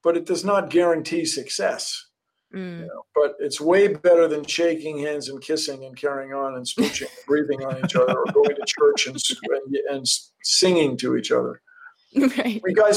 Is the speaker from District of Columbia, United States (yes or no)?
yes; Washington, District of Columbia, United States; And I grew up in Washington, D.C., in the city of Washington, D.C.